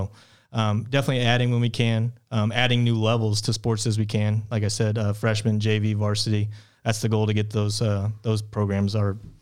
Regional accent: Lincoln, Illinois, United States; I grew up in Lincoln, Illinois.

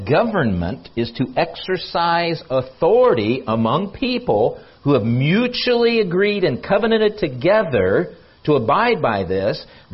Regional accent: United States; I'm just picking on America because I'm an American citizen. This is where I live.

